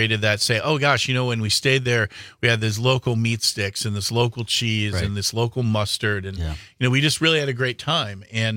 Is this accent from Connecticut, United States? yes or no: no; Milwaukee, Wisconsin, United States; So we started, you know, I grew up in Milwaukee, and we started going to Packer games at County Stadium.